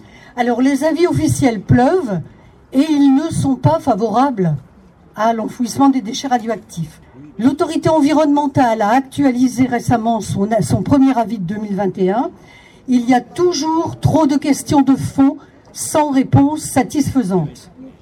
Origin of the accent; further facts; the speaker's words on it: Grand Est, France; Alors, nous, on vient de la Meuse, mais on pourrait dire aussi de la Haute-Marne et des Vosges